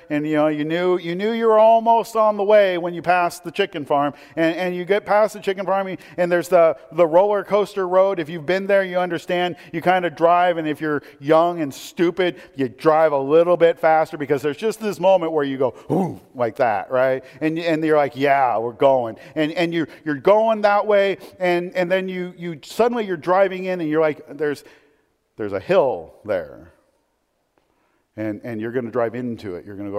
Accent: Portland, Oregon, United States; Keep in mind, I grew up in Portland.

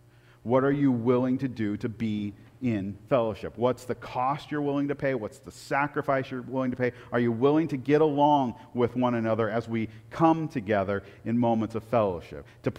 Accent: Portland, Oregon, United States; of course I grew up in Portland, Blazers

